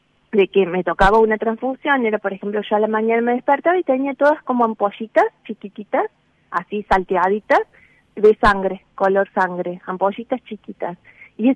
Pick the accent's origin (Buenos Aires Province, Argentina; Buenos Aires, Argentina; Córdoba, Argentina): Córdoba, Argentina; Río Cuarto; nosotros somos oriundos de Río Cuarto